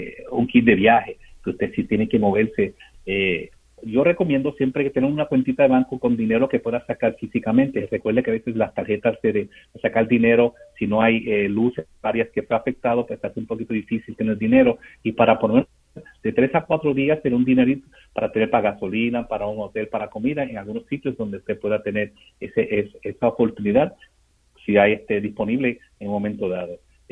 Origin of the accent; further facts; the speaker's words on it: Texas, United States; Yo soy del sur de Texas, vivo allá, y ahí los calores son bien inmensos